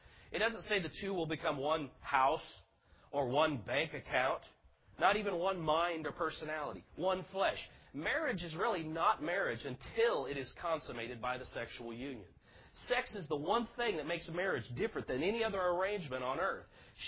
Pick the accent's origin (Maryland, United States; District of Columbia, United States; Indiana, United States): Indiana, United States; Indianapolis; I'm from Indianapolis, so you got to forgive me.